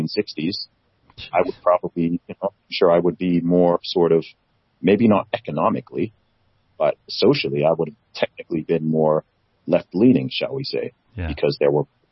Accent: Saudi Arabia; I'm like, dude, I grew up in Saudi Arabia.

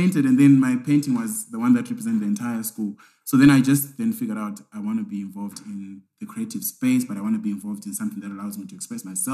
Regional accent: Zimbabwe; I'm like, no, I'm from Zimbabwe, actually.

